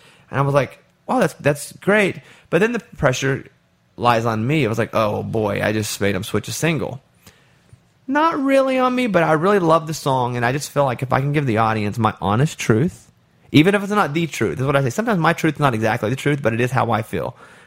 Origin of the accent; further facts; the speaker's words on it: Arkansas, United States; listen, I grew up in Arkansas.